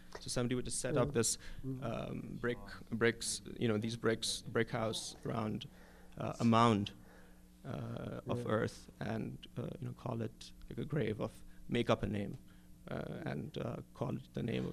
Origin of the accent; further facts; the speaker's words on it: Pakistan; I'm actually talking about the government of Pakistan. I'm from Pakistan.